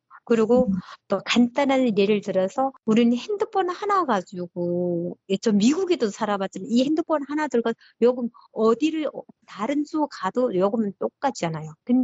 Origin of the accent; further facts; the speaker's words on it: North Korea; accent: North Korean dialect; now in South Korea; 제가 북한 사투리가 나왔나 봐요.